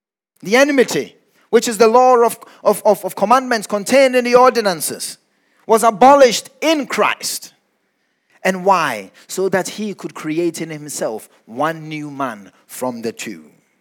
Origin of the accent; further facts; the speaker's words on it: Ghana; I have seen some really dark people growing up in Ghana, I'm telling you.